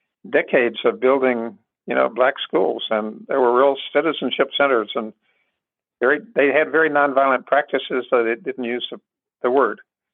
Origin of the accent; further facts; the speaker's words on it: Atlanta, Georgia, United States; also born or lived in North Carolina / Charlotte; Yeah, well, I grew up in Georgia and North Carolina. I'm a Southern boy, a working class background, Scottish. My family was from Charlotte, North Carolina, Charlotte, but we moved out after the Second World War. We moved to Atlanta.